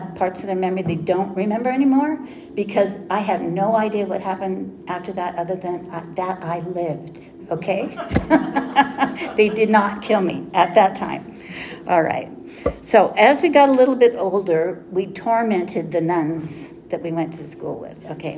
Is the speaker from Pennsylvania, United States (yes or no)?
no; Anaheim, California, United States; We grew up in Anaheim on a cul-de-sac over the fence from the Catholic Church.